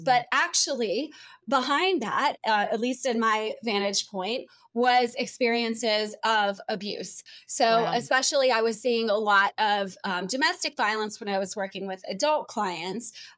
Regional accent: Pittsburgh, Pennsylvania, United States; I'm originally from Pittsburgh, so I definitely do feel the culture difference between the North and the South, even still today, even though I've been here for a really long time.

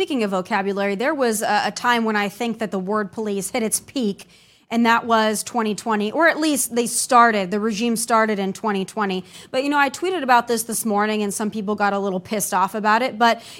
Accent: United States; I, as an American who felt like we should have never shut down for COVID

